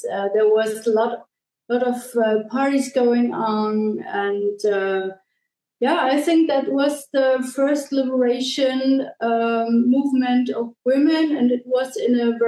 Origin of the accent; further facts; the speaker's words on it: Germany; now in Switzerland; from Germany. There are a lot of people